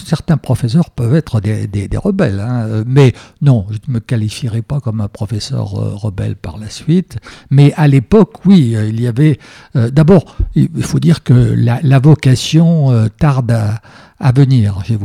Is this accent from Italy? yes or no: no; Montluçon, Auvergne-Rhône-Alpes, France; je parle essentiellement de ma ville natale de Montluçon, qui est une ville industrielle, ça n'a rien de glamour